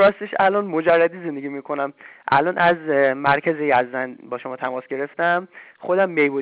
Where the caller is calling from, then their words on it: Yazd, Iran; من از یزد. ممکنه یکم لهجم هم نامانوس باشه برای شما، ببخشید.